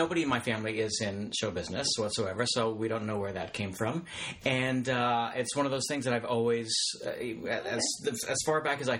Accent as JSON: {"language": "English", "town": "New York City", "region": "New York", "country": "United States", "tie": "born or raised there", "said": "I started out as a child actor. I was born and raised in New York City."}